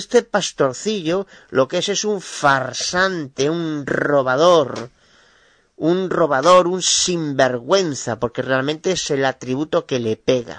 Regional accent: Galicia, Spain; de Galicia, España.

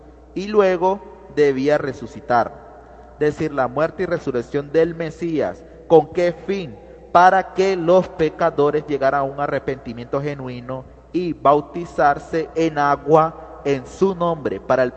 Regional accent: Colombia; de Colombia nuevamente.

